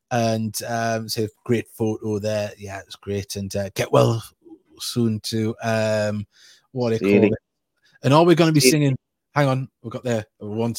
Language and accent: English; Wales, United Kingdom; We're Welshman.